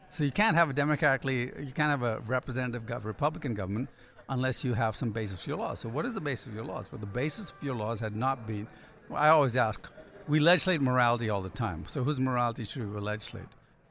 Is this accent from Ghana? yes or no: yes; Ghana; also born or lived in Sudan; growing up in Africa because I was born in Ghana, but then we lived in Sudan, right on the edge of the Sahara Desert for about 9 years.